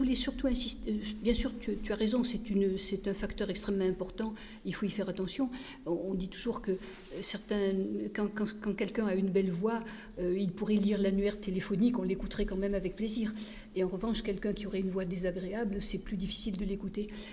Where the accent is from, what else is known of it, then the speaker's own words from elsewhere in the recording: Marseille, Provence-Alpes-Côte d'Azur, France; c'est pas en tant que Marseillaise que je le dis